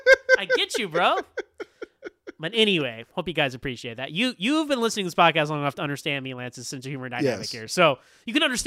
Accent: Sugar Land, Texas, United States; because we grew up in Houston.

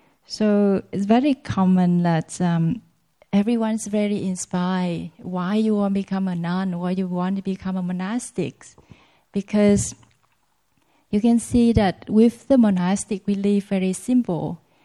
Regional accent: Sydney, New South Wales, Australia; I was from Sydney

